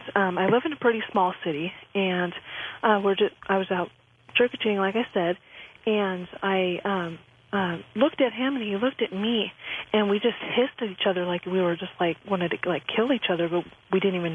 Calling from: Vancouver, Washington, United States; I'm calling from Vancouver, Washington.

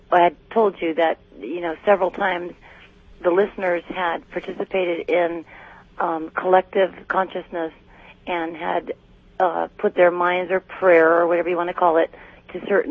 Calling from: Rockland, California, United States; I'm calling from Rockland, California.

